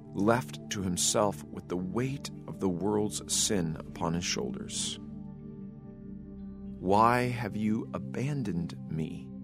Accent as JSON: {"language": "English", "region": "Colorado", "country": "United States", "tie": "born or raised there", "said": "Growing up in Colorado and spending weekends in the Rocky Mountains gave me plenty of opportunities to be alone"}